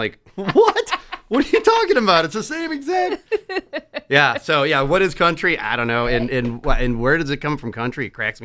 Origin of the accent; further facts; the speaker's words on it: St. Louis, Missouri, United States; So growing up in St. Louis was wonderful.